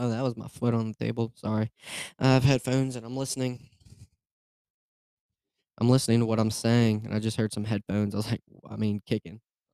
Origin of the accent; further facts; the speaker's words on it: Alabama, United States; I am from Alabama. This podcast. Yes, I'm in Alabama.